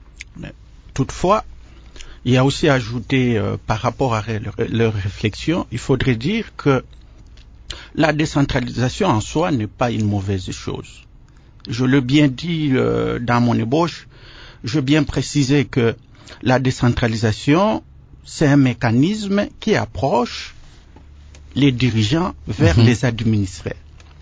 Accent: Tanganyika, DR Congo; chez moi, à Tanganyika, le lac Tanganyika regorge de poissons qui meurent de vieillesse

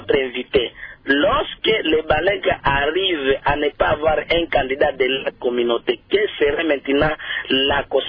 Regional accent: Kindu, Maniema, DR Congo; Ici chez nous, moi je suis de la communauté Lega. Ici chez nous, à Kindo Maniema, nous avons notre commune, les Balegas sont peuplés.

